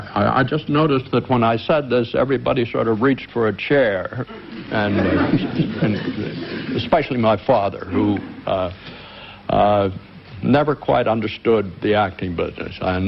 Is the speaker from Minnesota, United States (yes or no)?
no; Indiana, Pennsylvania, United States; I say, Indiana, Pennsylvania. They say, well, make up your mind. Where are we? Where is it? But it's a small town.